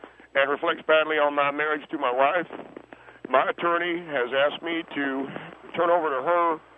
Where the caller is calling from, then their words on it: Corona, California, United States; Sir, I'm calling from Corona, California.